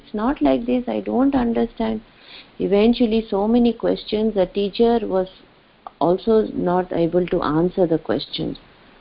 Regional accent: Bilaspur, Chhattisgarh, India; You know, Bilaspur happens to be also my hometown. So it is my Nani's place, my mother's place.

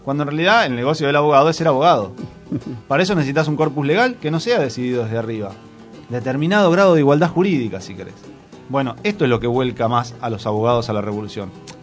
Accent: Argentina; la revolución que más nos pega a nosotros como argentinos es la de 1810.

